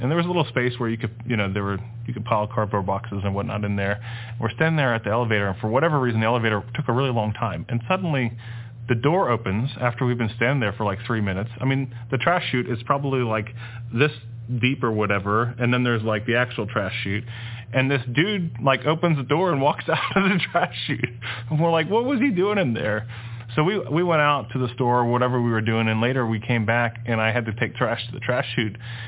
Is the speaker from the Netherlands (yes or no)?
yes; Netherlands; first language Dutch; English is a second language; let's go and see if I speak in Dutch, because we're Dutch. So Dutch was my first language.